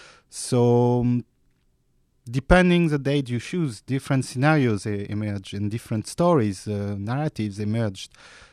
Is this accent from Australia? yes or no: no; France; I'm from France.